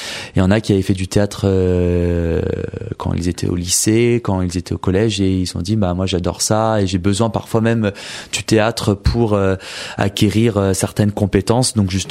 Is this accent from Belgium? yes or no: no; Soisy-sous-Montmorency, Île-de-France, France; born there; now in Deuil-la-Barre, France; Je suis né à Soisy sous Montmorency.